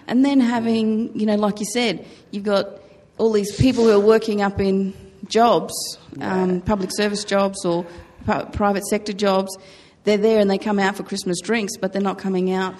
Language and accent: English; Brisbane, Queensland, Australia; because both you and I, Mananjali, we come from Brisbane. As kids, we did all the marches throughout Brisbane.